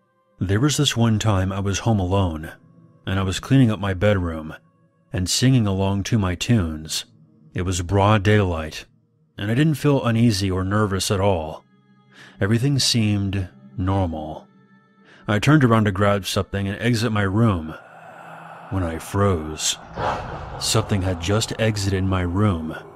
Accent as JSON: {"language": "English", "country": "Netherlands", "said": "I'm 19. I'm from the Netherlands, and I study law."}